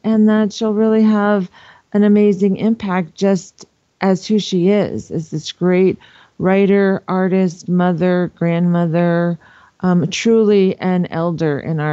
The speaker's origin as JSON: {"language": "English", "region": "Four Corners", "country": "United States", "said": "you know, for my tribe, I'm from the Navajo Nation out in the Four Corners."}